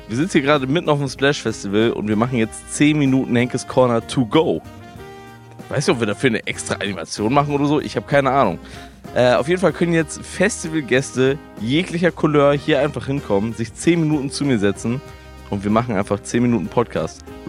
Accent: Lübeck, Schleswig-Holstein, Germany; ich komme ja ursprünglich aus Lübeck.

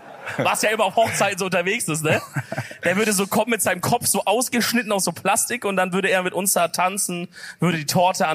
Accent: Stuttgart, Baden-Württemberg, Germany; Ich sag halt Stuttgart, meine Heimatstadt, Freunde, oder?

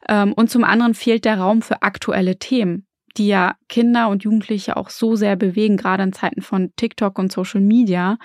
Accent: Rostock, Mecklenburg-Vorpommern, Germany; Ich komme zum Beispiel aus Mecklenburg-Vorpommern und Rostock-Lichtenhagen.

